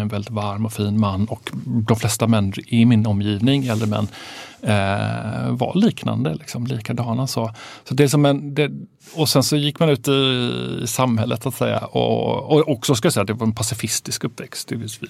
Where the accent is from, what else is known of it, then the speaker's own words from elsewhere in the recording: Argentina; jag kommer från från Latinamerika och dels så, från Argentina med en svensk mamma och sen så uppvuxen i frikyrka.